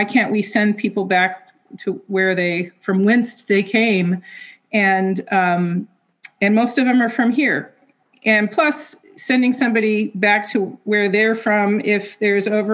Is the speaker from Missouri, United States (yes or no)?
no; California, United States; I'm from Southern California, and it just was a big difference here in the mental health services.